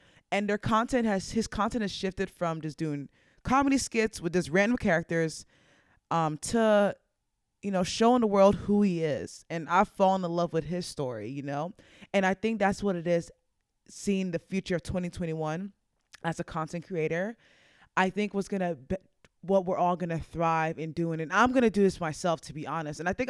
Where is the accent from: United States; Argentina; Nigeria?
Nigeria; is I'm a Nigerian woman. I just love my culture. I love my food. I love my dances.